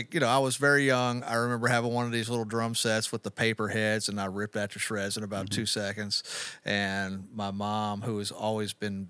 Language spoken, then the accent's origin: English; Baton Rouge, Louisiana, United States; also born or lived in Fort Polk; I'm from pretty much from Baton Rouge. So okay. I was born in Fort Polk, but raised here.